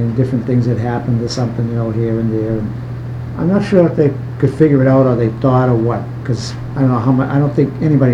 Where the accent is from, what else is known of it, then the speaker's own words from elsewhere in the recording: Boston, Massachusetts, United States; I grew up in East Boston. I have 2 sisters, no brothers. Just an average American family.